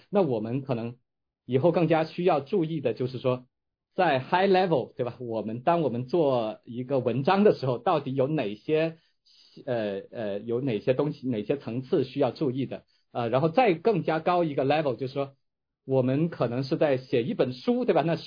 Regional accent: China; moved away as an adult; now in United States; 我自己是在中国长大和读高中，就是小学中小学然后来美国读大学的

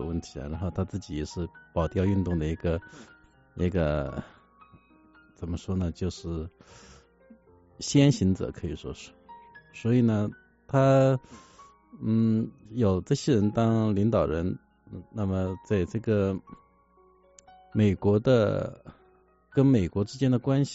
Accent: China; 我虽然是来自大陆啊，然后也去过一次台湾啊

